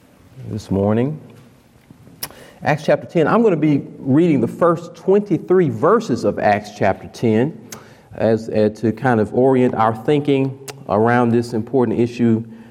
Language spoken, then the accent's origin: English; Nashville, Tennessee, United States; I'm from Nashville, Tennessee. I'm from down south.